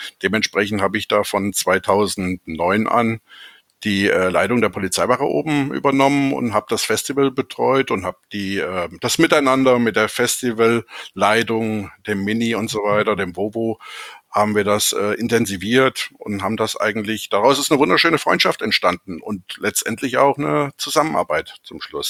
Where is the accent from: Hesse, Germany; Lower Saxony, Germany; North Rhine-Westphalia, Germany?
Hesse, Germany; Hünfeld; ich bin 1965 in Hünfeld geboren und lebe da auch seit meiner Schulzeit oder Geburt hier. Außer meiner Berufsausbildung, die ich zeitweilig in Kassel und Wiesbaden absolviert habe, habe ich immer hier gelebt